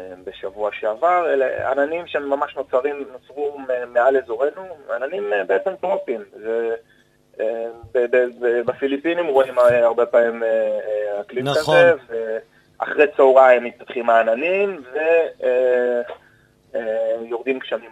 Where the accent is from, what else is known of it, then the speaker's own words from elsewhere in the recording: Givatayim, Tel Aviv District, Israel; אז אני במקור מגבעתיים